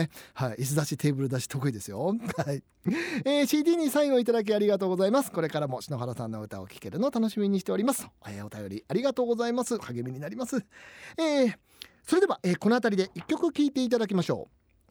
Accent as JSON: {"language": "Japanese", "region": "Tochigi", "country": "Japan", "said": "私も栃木県出身でございますからね"}